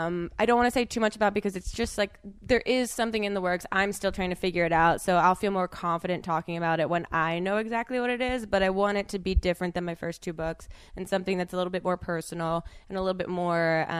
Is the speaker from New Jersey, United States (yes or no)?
yes; New Jersey, United States; Ooh, I mean, I'm from New Jersey, so obviously I love New Jersey.